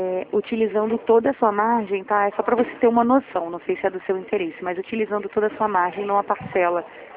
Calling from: Rio de Janeiro, Brazil; Eu falo aqui do Rio de Janeiro, do centro do Rio.

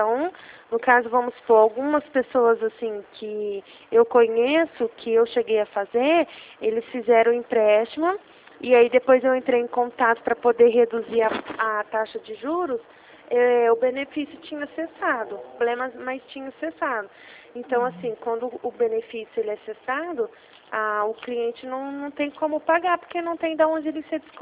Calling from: Ribeirão Preto, São Paulo, Brazil; eu falo da cidade de Ribeirão Preto.

